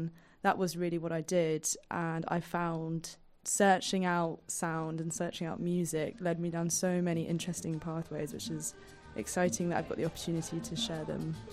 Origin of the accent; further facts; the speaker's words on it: London, United Kingdom; I found being a Londoner and spending all of my time on transport